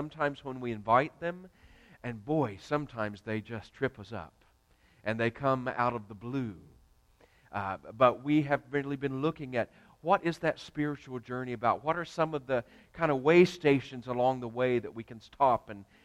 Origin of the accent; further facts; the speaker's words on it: the South, United States; I'm a Southerner. I can say that.